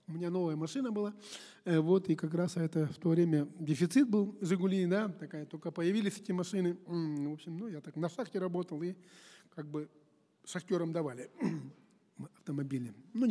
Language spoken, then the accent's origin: Russian; Donetsk, Donetsk Oblast, Ukraine; now in Moscow, Russia; Я жениться-то хотел, а жить-то я хотел у себя на родине. Ну, и вот поженились мы. Было бракосочетание, оно было у нас в Донецке